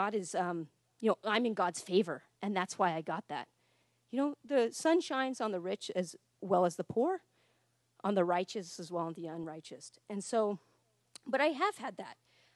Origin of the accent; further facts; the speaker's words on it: United States; Growing up in America, I feel very, you know, privileged.